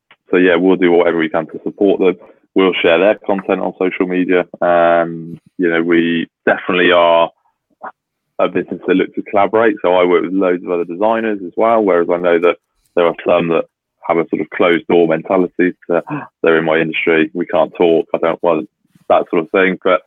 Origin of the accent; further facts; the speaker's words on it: Cheltenham, South West England, United Kingdom; well, Cheltenham is my hometown. That's where I was born.